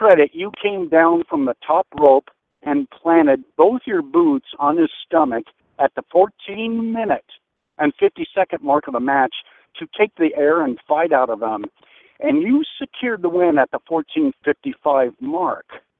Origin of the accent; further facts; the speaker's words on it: Longview, Washington, United States; Well, I grew up pretty much in Longview, Washington, the mean streets of Longview, Washington.